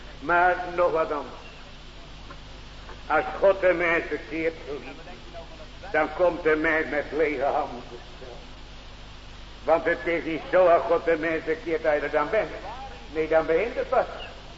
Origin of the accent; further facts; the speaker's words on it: Kamperland, Zeeland, Netherlands; born there; Op dat plaatje waar ik geboren ben in Zeeland in Kamperland.